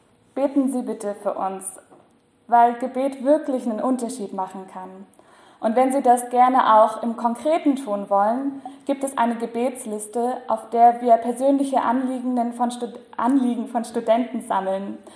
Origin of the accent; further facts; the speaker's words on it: Brandenburg, Germany; ich studiere im 10. Semester Evangelische Theologie in Leipzig. Eigentlich komme ich auch gar nicht aus Sachsen, das hört man vielleicht auch, sondern aus einer ganz kleinen Stadt im Süden von Brandenburg.